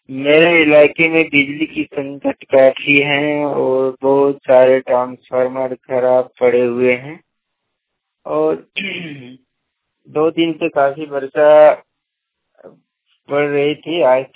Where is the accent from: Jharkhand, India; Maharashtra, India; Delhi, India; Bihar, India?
Jharkhand, India; मैं त्रिकुट पर्वत के तराई में मेरे गांव बसे हुए हैं, जो कि त्रिकुट पर्वत बहुत प्राचीन के हैं।